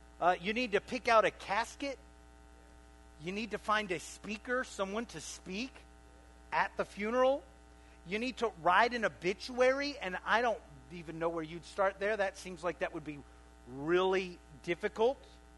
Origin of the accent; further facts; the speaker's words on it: Waco, Texas, United States; I want to give a special shout out to my hometown of Waco, Texas.